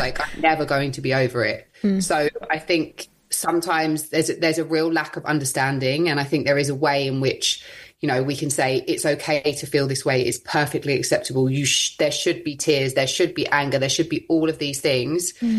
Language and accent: English; United Kingdom; I guess that as British people, we are kind of quite repressed around a lot of things.